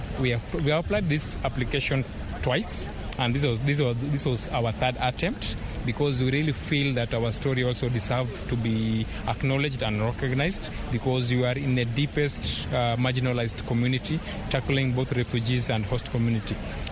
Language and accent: English; Nairobi, Kenya; I personally, I was raised in Nairobi